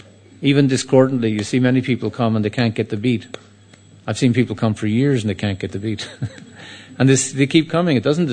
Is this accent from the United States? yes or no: no; Ireland; I come from Ireland, a poor country maybe, but, you know, it was, you were born at home.